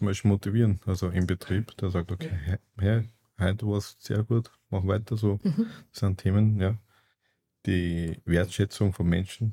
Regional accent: Salzburg, Austria; born there; Also ich bin in Salzburg geboren, meine Eltern sind aus der Türkei. … ich schaue aus wie ein Türke und bin ein Türke.

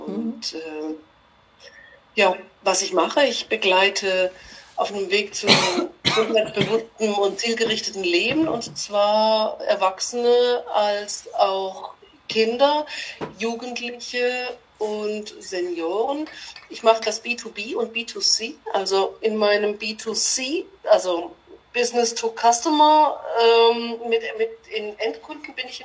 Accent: Hesse, Germany; Ich komme aus dem Mittelpunkt von Deutschland. Ich glaube, es ist der geografische Mittelpunkt von Deutschland. Gambacher Kreuz, da wo sich die Nord-Süd-Achse kreuzt, 40 Kilometer nördlich von Frankfurt in Hessen. Lich genau genommen.

